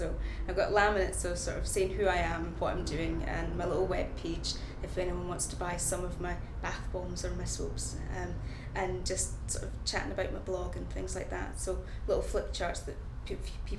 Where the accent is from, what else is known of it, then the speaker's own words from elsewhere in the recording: Madderty, Scotland, United Kingdom; I'm 32, nearly 33, a couple of days to go, and I'm from Madderty, which is a small sort of area in Perthshire, Scotland.